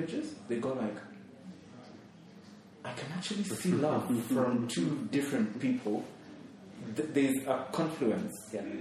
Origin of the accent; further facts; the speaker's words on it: Kikuyu, Central Kenya, Kenya; I am from Kikuyu, and I have Maasai ancestry on both ends of my family